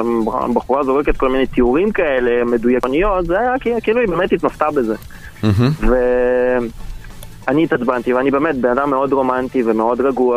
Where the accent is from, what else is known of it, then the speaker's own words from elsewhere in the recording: Ukraine; now in Israel; אני עליתי מאוקראינה לפני המון המון שנים, אפילו יותר מ-10 שנים